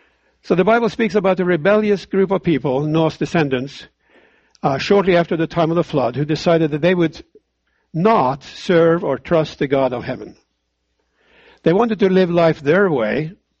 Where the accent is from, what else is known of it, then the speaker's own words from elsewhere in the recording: Norway; I'm from Norway, and of course, you know, and the Norwegian king that was in power when I was growing up